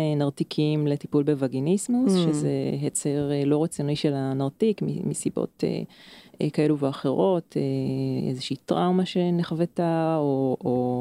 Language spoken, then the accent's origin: Hebrew; Haifa District, Israel; וככה אני במקור מאזור הקריות